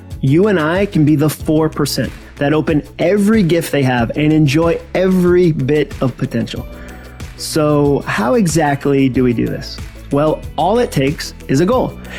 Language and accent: English; Massachusetts, United States; Like I tell people, I grew up in Massachusetts. Maybe that's the issue. Like we're jaded, we're cynical, we're sarcastic.